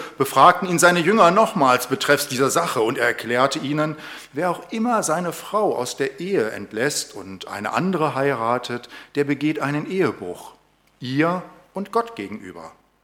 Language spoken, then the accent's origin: German; Weinsberg, Baden-Württemberg, Germany; da war ich Besucher in der evangelischen Kirche in meinem Heimatdorf. Ich wohne in einem kleinen Dorf, das zur Stadt Weinsberg dazugehört.